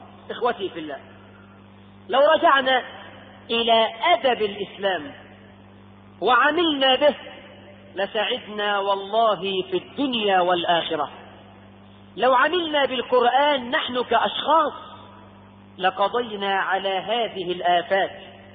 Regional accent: Egypt; عندنا في هذا البلد حقيقة احنا كمصريين

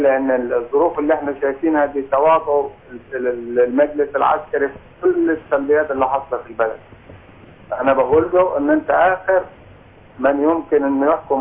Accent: Egypt; بما ان انا مواطن مصري

